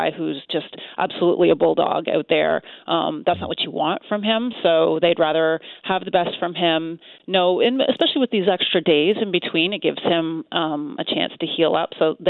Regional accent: Canada; I'm a Canadian girl. I'll just mind my P's and Q's.

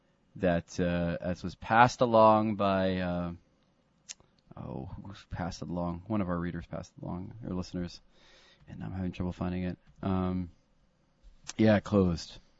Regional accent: United States; it's growing up in America, you had tangential knowledge of some sports.

